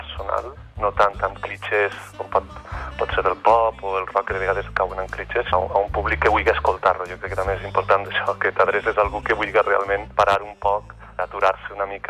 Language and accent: Catalan; Benifairó de la Valldigna, Valencian Community, Spain; Soc valencià, soc d'un poble prop de Gandia, que es diu Benifairó de la Valldigna, a la comarca de la Safor.